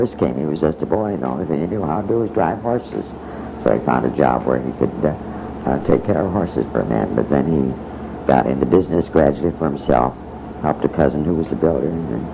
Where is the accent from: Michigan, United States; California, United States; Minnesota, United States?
Minnesota, United States; Minneapolis; born there; I was born in Minneapolis, so.